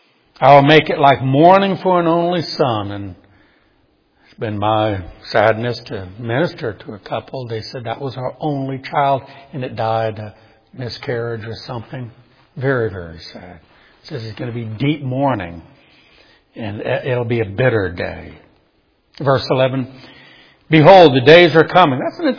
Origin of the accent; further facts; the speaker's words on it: New Orleans, Louisiana, United States; but I grew up in New Orleans, always seeing Mardi Gras.